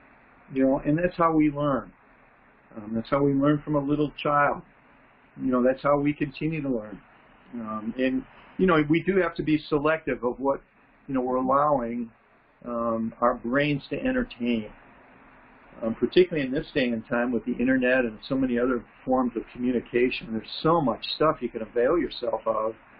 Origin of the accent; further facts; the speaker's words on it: Detroit, Michigan, United States; So I grew up, Carol and I grew up in the Detroit area